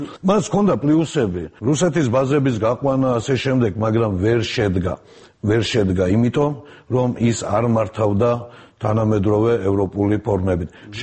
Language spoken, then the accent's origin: Georgian; Batumi, Adjara, Georgia; მე ბათუმში გავიზარდე და უცხოელებად ართვლიდი პოლონელებს და ბულგარელებსაც კი